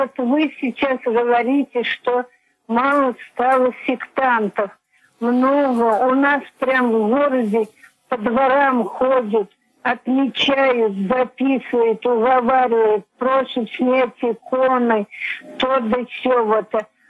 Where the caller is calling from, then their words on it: Bashkortostan, Russia; Я раба Божия из Башкирии.